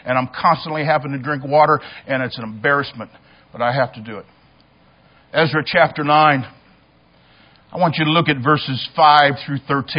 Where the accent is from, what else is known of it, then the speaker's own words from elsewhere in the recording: United States; In America, because I am an American, and I happen to know my country.